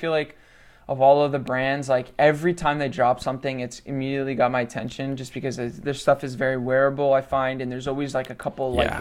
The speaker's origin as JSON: {"language": "English", "town": "Mississauga", "region": "Ontario", "country": "Canada", "tie": "born or raised there", "also_born_or_lived": "Toronto", "said": "I was born in Toronto, and for the vast majority of my life, I've lived in Mississauga. For those that don't know, it's like a suburb 20 minutes literally from Toronto"}